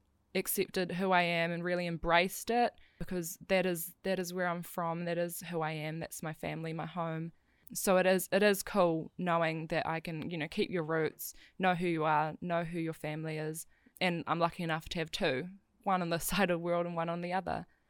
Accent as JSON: {"language": "English", "country": "New Zealand", "tie": "born or raised there", "also_born_or_lived": "Tajikistan", "said": "being adopted, growing up in New Zealand, there is always still that part of you that, you know, it's, I knew I'm not from here and I knew that I had family back home."}